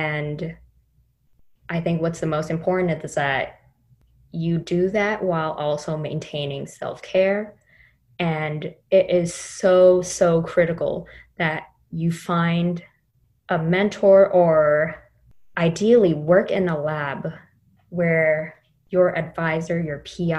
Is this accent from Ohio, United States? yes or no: no; Oakland, California, United States; because I grew up in Oakland, California, and I grew up a few miles away from where Black Panthers were founded